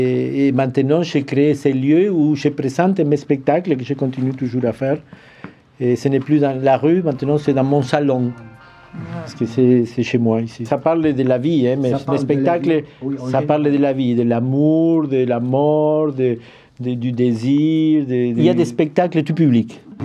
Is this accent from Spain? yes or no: no; Argentina; French is a second language; moved away as an adult; now in France; Moi, je venais de l'Argentine. Quand je suis arrivé, j'avais 28 ans, je ne parlais pas un mot de français.